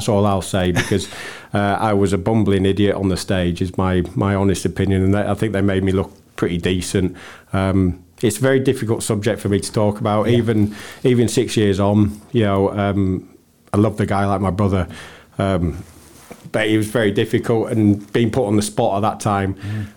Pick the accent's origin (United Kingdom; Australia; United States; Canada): United Kingdom; Harrogate, Yorkshire and the Humber; And I was, you know, I was sat there going, well, I'm from Harrogate, you know, and all this